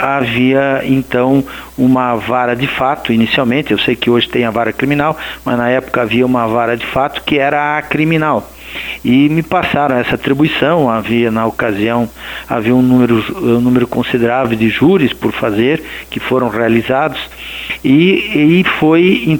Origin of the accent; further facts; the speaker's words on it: Santa Catarina, Brazil; mas como catarinense, como tendo já desenvolvido esse trabalho em matérias similares aí, não pude recusar